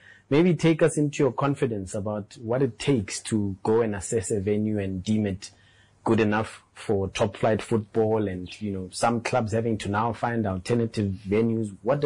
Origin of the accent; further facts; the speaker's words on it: Bethlehem, Free State, South Africa; Oh, that's my hometown, actually.